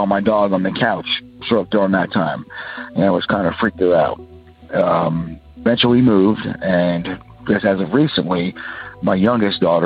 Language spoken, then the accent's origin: English; Georgia, United States; Hey, guys. … I am from Georgia.